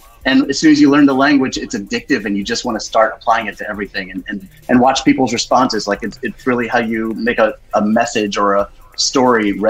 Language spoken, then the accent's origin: English; Tampa, Florida, United States; Me and my partners, Tampa, Florida, man.